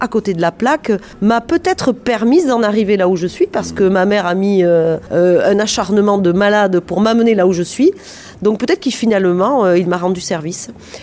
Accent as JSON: {"language": "French", "town": "Mont-de-Marsan", "region": "Nouvelle-Aquitaine", "country": "France", "tie": "born or raised there", "moved": "as an adult", "said": "quand je suis partie de Mont-de-Marsan à 18 ans, c'est pour partir faire mes études."}